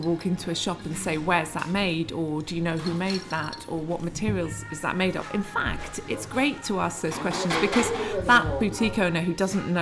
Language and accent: English; Lesotho; I grew up in Lesotho, which is a tiny country in southern Africa. And my parents were artists. They had a pottery there.